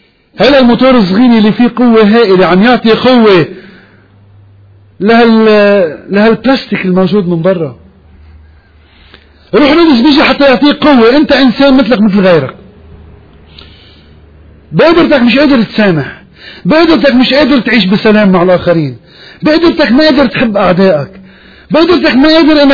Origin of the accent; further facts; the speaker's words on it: Lebanon; طب أنا لبناني كمان